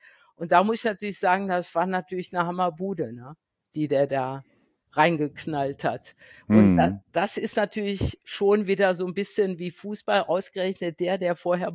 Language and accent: German; Bonn, North Rhine-Westphalia, Germany; Und ich als Bonner auch nicht.